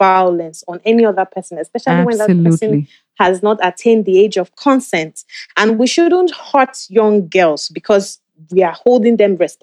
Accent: Nigeria; I'm from Nigeria

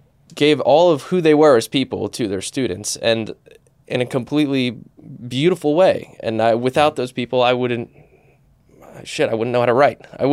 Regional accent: Northeast, United States; I grew up in the Northeast in the time frame where the Catholic Church was getting busted for quite literally taking a priest who's been accused of sexual abuse and moving them to a different parish.

